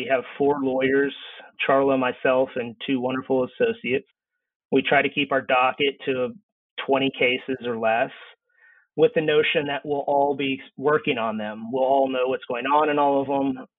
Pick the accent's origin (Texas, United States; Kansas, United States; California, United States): Texas, United States; You know, I grew up in Texas, and when I was in Texas high school learning about Texas law